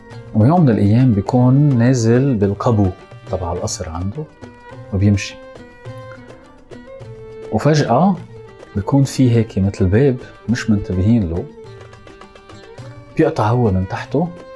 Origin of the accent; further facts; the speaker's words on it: Beirut, Beirut Governorate, Lebanon; لأنه قلبي من جوا موجوع على بيروت، موجوع على مدينتي.